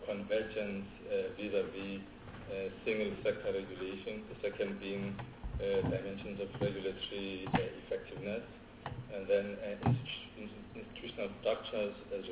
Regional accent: Gauteng, South Africa; I'm originally from the East Rand of Gauteng. I've gone to school all sorts of places.

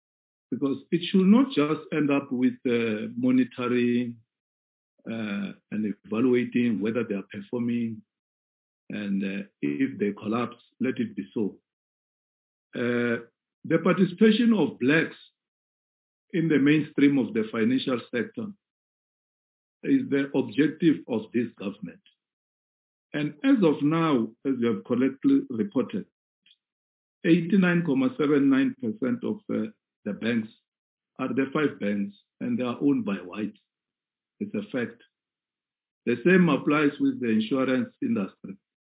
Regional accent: Limpopo, South Africa; I come from Limpopo in the Vembe region.

